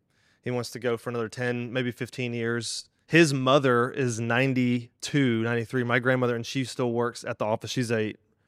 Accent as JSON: {"language": "English", "town": "Memphis", "region": "Tennessee", "country": "United States", "tie": "born or raised there", "said": "I grew up in Memphis, Tennessee, went to private school."}